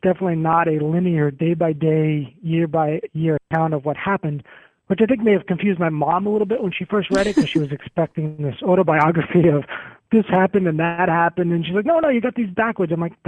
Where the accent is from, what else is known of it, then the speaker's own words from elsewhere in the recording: Brooklyn, New York, United States; a memoir of my childhood years growing up in Greenpoint, which is a neighborhood of Brooklyn, which is the most populous borough of New York City.